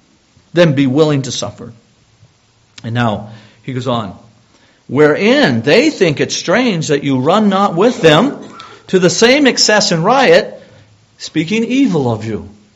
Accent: Canada; I'm a Canadian citizen paying Canadian taxes, full-time working in Canada

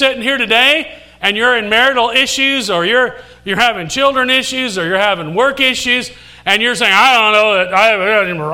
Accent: Indiana, United States; Now, I grew up in Indiana. We had cornfields. Far as the eye could see.

